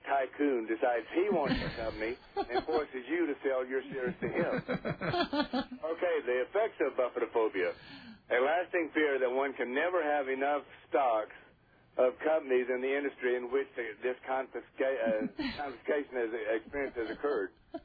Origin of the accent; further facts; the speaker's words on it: Clovis, New Mexico, United States; Now, I come from Clovis, New Mexico, and Santa Fe pretty much put Clovis on the map.